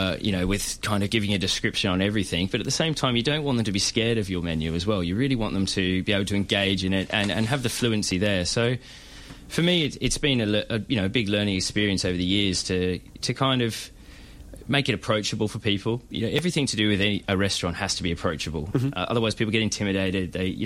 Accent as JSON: {"language": "English", "country": "Australia", "also_born_or_lived": "United Kingdom", "said": "No, not from the UK. No, I'm Australian."}